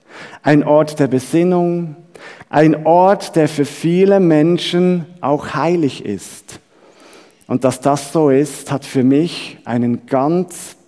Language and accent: German; Switzerland; Als Schweizer habe ich zum Beispiel festgestellt